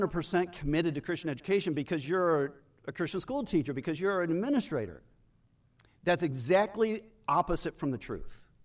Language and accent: English; South Korea; And so as an 18-month-old, I grew up in South Korea. That was my home. That was the culture I knew. We spoke English in the home, but I learned how to speak Korean to my Korean friends on the streets.